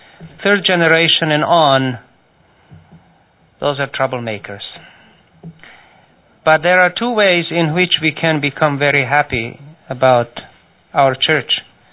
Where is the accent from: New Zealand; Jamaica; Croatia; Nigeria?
Croatia; moved away; also born or lived in Serbia; I lived in Croatia. I was born and lived in Croatia. And then my mother moved us to Serbia. So the language is different